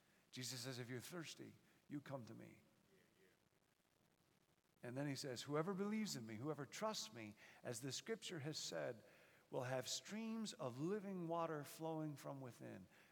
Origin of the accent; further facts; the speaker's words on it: Rockford, Illinois, United States; And growing up in Rockford, I used to picture this verse as a, you know, leafy green forest with lots of streams and brooks